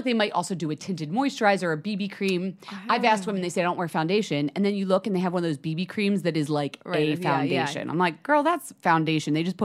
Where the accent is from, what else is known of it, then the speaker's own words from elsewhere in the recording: United States; I like to see where we stand as like American women.